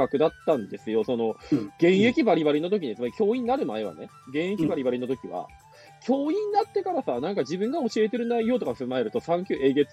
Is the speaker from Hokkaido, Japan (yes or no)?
no; Aomori, Japan; 例えば僕は青森とか出身ですけど、青森でも別に大学で受けれましたから。